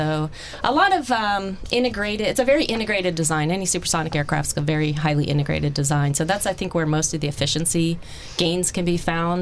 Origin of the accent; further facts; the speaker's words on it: Philadelphia, Pennsylvania, United States; Oh, I'm from Philly.